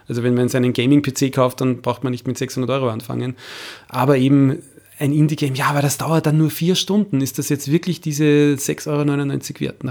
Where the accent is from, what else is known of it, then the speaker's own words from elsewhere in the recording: Austria; der deutsche Sprachraum ist ja zum Glück relativ groß auch, sage ich als Österreicher.